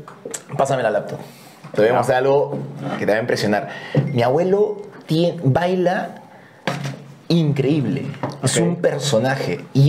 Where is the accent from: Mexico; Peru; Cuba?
Peru; Chiclayo, Lambayeque; moved away; yo soy de Chiclayo, bueno, ya lo dije, me mudé hace un año y 10 meses